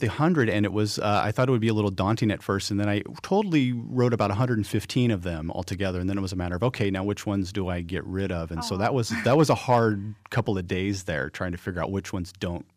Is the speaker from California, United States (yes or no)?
yes; California, United States; I've lived out here since 1994, and I grew up in the Inland Empire.